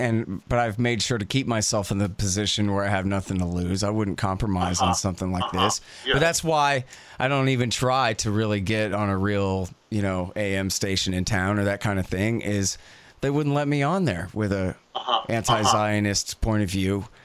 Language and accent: English; United States; And I can relate because I'm from America, so I can see it.